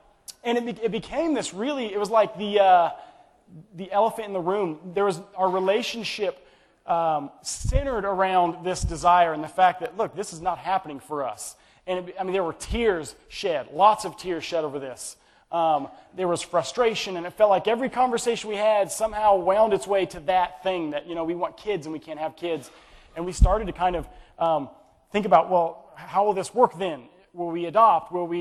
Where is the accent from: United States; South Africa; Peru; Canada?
United States; Kansas; she was born and raised in Iowa, I was born and raised in Kansas, neither of us had been out of the Midwest